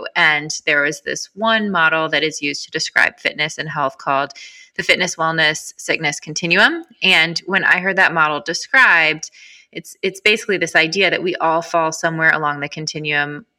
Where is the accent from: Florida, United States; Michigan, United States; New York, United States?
Michigan, United States; And I, kind of short story on how I got here, I grew up in Michigan.